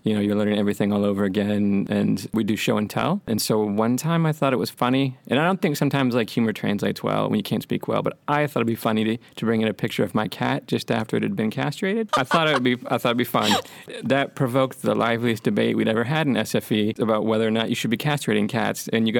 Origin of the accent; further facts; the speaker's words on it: California, United States; Yeah, but no, they liked that I was from California, and mainly because of Baywatch.